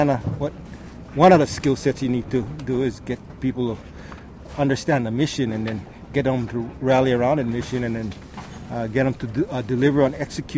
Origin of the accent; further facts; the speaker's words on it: Lahaina, Hawaii, United States; now in Kona, United States; I grew up in Lahaina, Maui, in the Hawaiian Islands. I currently reside in Kona on the Big Island.